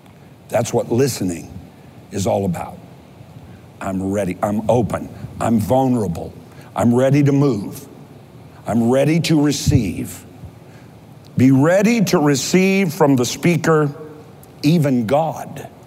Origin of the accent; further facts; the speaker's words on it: Kentucky, United States; I made a really big faux pas once or twice or several times because I'm from Kentucky